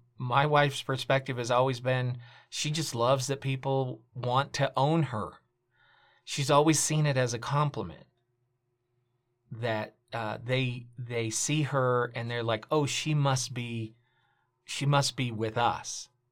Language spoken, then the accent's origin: English; Oriente, Cuba; I'm like with Cuba, Mike, it was always Oriente. I'd always say, I'm from Oriente.